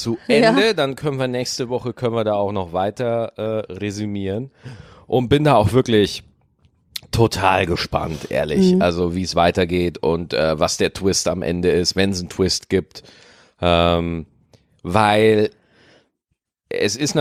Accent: Bavaria, Germany; als ich aufgewachsen bin in Niederbayern

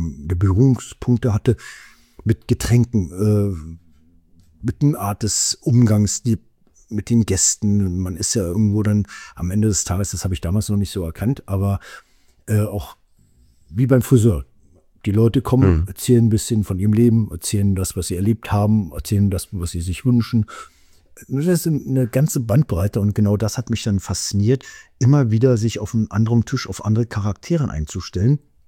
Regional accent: Berlin, Germany; Also mit 15, 16, 17 wusste ich noch nicht mal, dass es Wein gibt. Wie du weißt, komme ich ja aus der ehemaligen DDR und bin Berliner, Ost-Berliner. Und nach der Wende bin ich völlig entspannt nach Berlin rüber

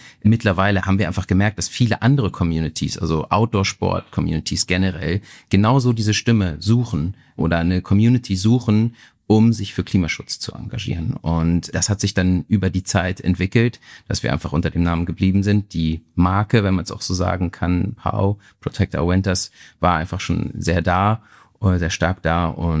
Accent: Northern Germany, Germany; ich komm aus dem Norden oder wohne nach wie vor im Norden.

